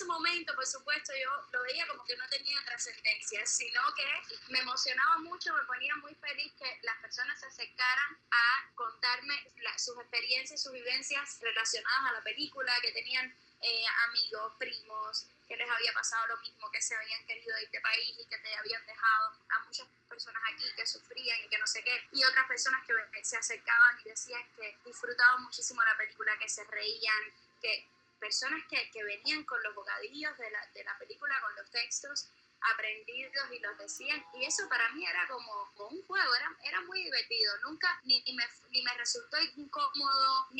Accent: Guanabacoa, Havana, Cuba; yo vivía cuando era niña en Guanabacoa, y eso es un lugar, para los que no conocen, es alejado un poquito de lo que es el centro de la ciudad

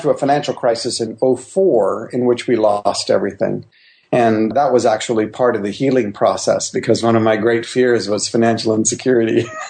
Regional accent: Highlands, Papua New Guinea; also born or lived in Grande Prairie, Canada; I was born in Canada, Grand Prairie, Alberta, Canadian citizenship. But I was a year old when my parents and I moved to the highlands of New Guinea, where I grew up

